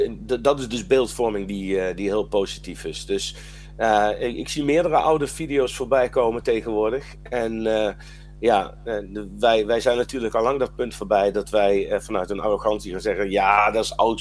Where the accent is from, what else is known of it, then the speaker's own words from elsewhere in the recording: Netherlands; born there; Ik ben geboren in Nederland en ik woon er ook. Mijn hele leven lang voel ik me al niet thuis in het land en met mijn landgenoten.